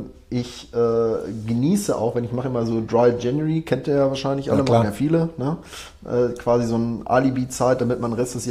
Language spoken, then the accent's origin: German; Dortmund, North Rhine-Westphalia, Germany; Wie man das so bei uns im Ruhrgebiet macht.